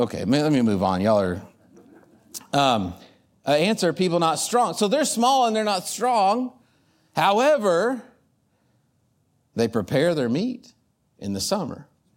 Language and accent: English; Plainview, Texas, United States; north of us is Plainview, my hometown, where Dad is this morning